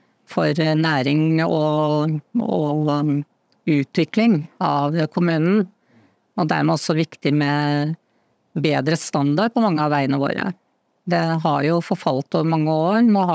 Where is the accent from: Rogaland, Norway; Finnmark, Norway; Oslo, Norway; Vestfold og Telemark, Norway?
Oslo, Norway; also born or lived in Stockholm; Jeg er født i Oslo og oppvokst i Oslo. Bodde i Oslo frem til jeg var cirka sånn 18-19 og dro da til Stockholm. Var der i 5 år. Så kom jeg tilbake til Oslo en periode til.